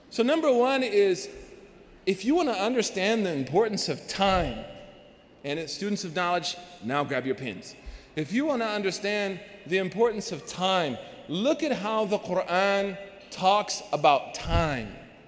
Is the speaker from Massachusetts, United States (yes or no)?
yes; Boston, Massachusetts, United States; as you know, I'm from Boston, greatest city in the world after Mecca and Medina and Palestine.